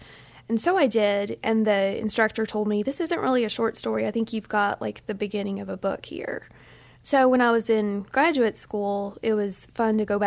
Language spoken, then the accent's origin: English; Memphis, Tennessee, United States; I am from Memphis. I've lived here my whole entire life, so native Memphian.